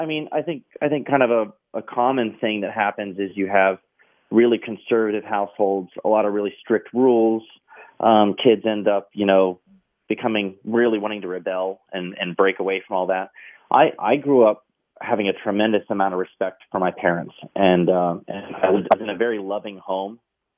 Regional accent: Maryland, United States; I grew up in Maryland. I was in, we lived in Carroll County, Maryland.

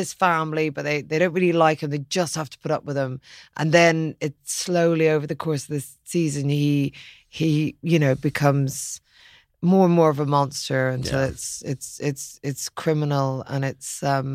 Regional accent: Ireland; Well, I suppose for the most part, we are tough on our own.

